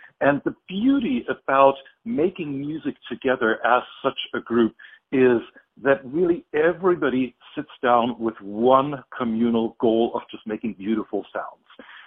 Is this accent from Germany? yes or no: yes; Germany; English is a second language; I grew up in Germany. That's the accent that you're hearing.